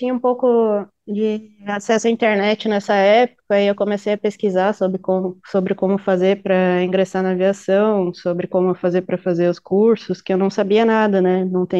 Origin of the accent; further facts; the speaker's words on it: Espumoso, Rio Grande do Sul, Brazil; also born or lived in Mato Grosso do Sul; Eu tenho um carinho muito grande por Espumoso, mas eu nasci no Mato Grosso do Sul e eu fui para Espumoso com os meus pais, eu tinha 7 anos. Então, passei uma boa parte da minha vida aí, me formei aí na cidade